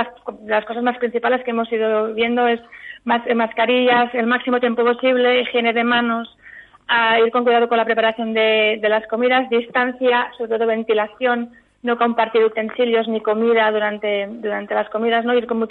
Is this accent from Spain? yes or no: yes; Catalonia, Spain; yo soy de Cataluña, ¿no?, y hacemos cagar el tío.